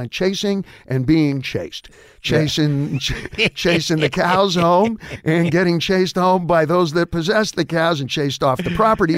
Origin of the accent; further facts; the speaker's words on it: Indiana, United States; No, Indiana. Pop was Indiana. Mom was Illinois, all right?